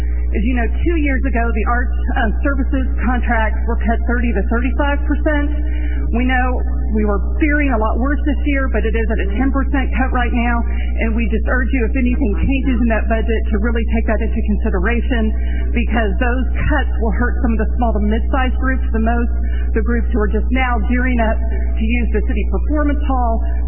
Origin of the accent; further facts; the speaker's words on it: Dallas, Texas, United States; I grew up in Dallas, in the city of Dallas